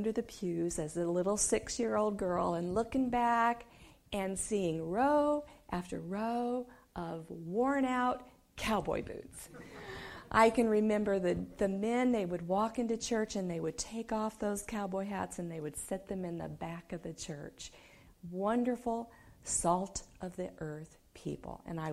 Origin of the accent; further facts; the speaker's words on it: Durango, Colorado, United States; I was born in one of the most beautiful but simple places of the United States. I am from Durango, Colorado.